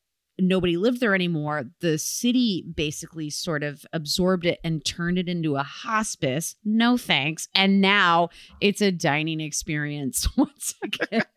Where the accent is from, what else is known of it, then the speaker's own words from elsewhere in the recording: Michigan, United States; I was very, very pleased to find out that my home state of Michigan and, you know, in Detroit